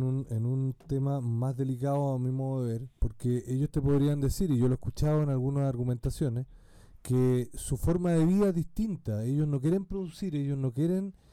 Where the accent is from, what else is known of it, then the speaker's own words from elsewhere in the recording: Chile; Nosotros somos todos chilenos.